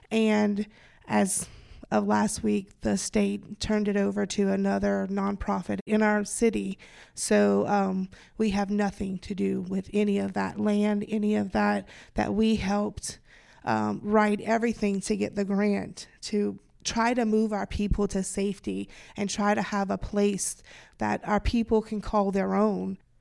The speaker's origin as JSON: {"language": "English", "town": "Isle de Jean Charles", "region": "Louisiana", "country": "United States", "also_born_or_lived": "Houma", "said": "I'm from Houma, Louisiana, originally from the Isle of Jean Charles."}